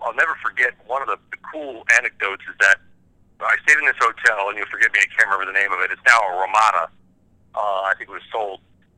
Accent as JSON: {"language": "English", "region": "California", "country": "United States", "tie": "born or raised there", "said": "I grew up in Southern California."}